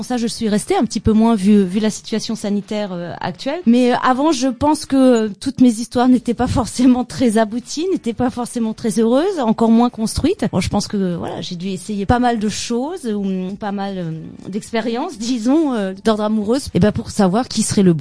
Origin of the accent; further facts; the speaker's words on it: Strasbourg, Grand Est, France; comme je suis originaire de Strasbourg, ça a sûrement facilité quelques connexions